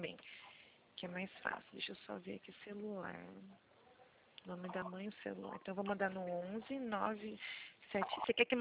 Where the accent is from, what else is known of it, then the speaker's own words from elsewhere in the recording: Araras, São Paulo, Brazil; Eu sou de Araras.